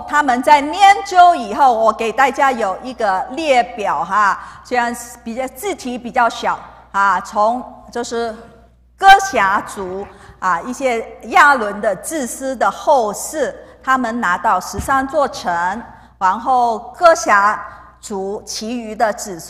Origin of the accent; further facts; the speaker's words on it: Hong Kong; 因为我从香港过来，我从小都在高层的公寓里面住。香港我们讲弹丸之地啊